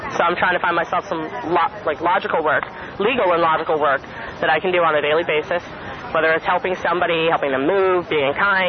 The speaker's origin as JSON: {"language": "English", "region": "New Jersey", "country": "United States", "lives_now": "Santa Cruz, United States", "said": "I'm originally from New Jersey."}